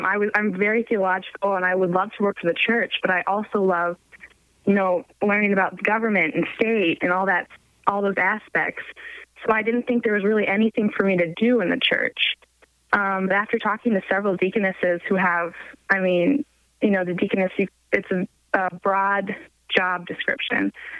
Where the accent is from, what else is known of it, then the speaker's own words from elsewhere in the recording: Omaha, Nebraska, United States; now in St. Paul, United States; Yes, I'm from Omaha, Nebraska. I am currently a junior at Concordia St. Paul in Minnesota.